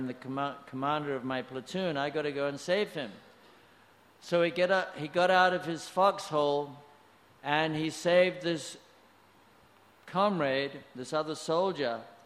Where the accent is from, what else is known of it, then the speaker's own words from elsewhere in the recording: United States; born there; I was born in America.